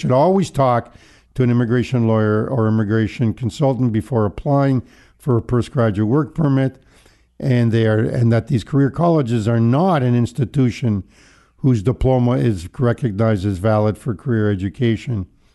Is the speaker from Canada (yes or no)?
yes; Canada; Since we're all Canadian, we all like to talk about the weather.